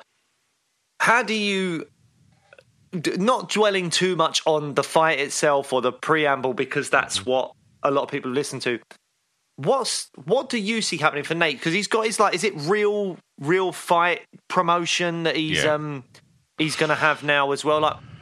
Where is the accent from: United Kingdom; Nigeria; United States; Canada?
United Kingdom; And also, in British comedy, we don't improvise as much as in American comedies.